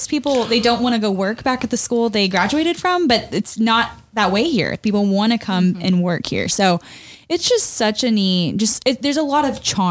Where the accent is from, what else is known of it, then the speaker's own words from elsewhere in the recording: Alvin, Texas, United States; So I grew up right down the road, but I grew up in Alvin.